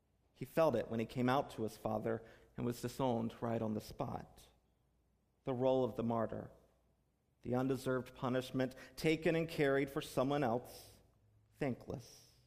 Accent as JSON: {"language": "English", "region": "North Carolina", "country": "United States", "tie": "born or raised there", "said": "I grew up in North Carolina, and each summer we would go to a theme park called Carowinds."}